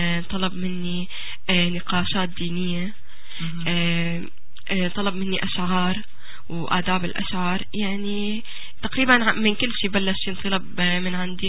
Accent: Syria; also born or lived in Saudi Arabia; now in Canada; وبعدين يعني تركت لما طلعت سافرت من سوريا تركت، وبعدين عشت بالسعودية 3 سنين بدون عزف

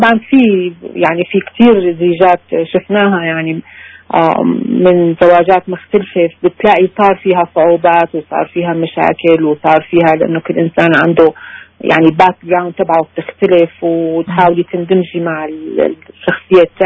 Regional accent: Syria; أنا سورية

